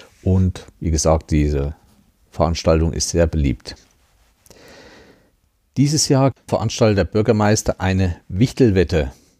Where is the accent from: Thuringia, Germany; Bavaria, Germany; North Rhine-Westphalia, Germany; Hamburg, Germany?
Thuringia, Germany; Schmalkalden; Und gerade aus der Stadt, wo ich stamme, aus Schmalkalden, heißt dieser allerdings nicht Weihnachtsmarkt